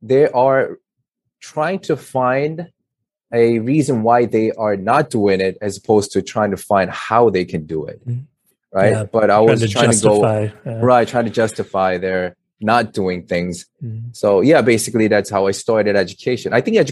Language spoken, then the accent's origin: English; New York, United States; Of, oh, okay, I'm from New York, and this is like mainly crazy expensive market.